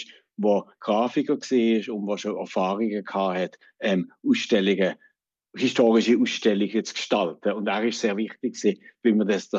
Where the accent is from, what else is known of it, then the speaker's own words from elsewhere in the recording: Basel, Basel-Stadt, Switzerland; Also ich bin 1961 geboren. Ich bin in Basel aufgewachsen, in Basel zur Schule gegangen.